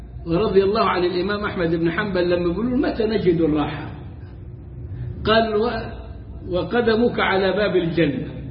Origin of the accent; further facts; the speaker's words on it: Egypt; accent: Egyptian; بلهجتنا المصرية